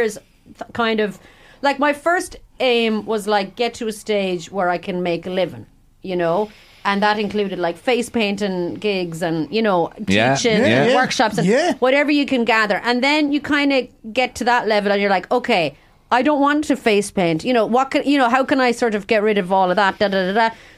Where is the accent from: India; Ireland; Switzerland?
Ireland; Connacht; I'm from Roscommon, yeah.